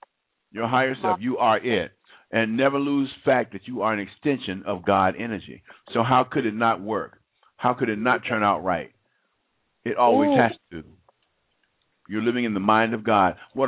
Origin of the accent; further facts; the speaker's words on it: Atlanta, Georgia, United States; Area code 404, my hometown. I'm right here in beautiful Atlanta, GA.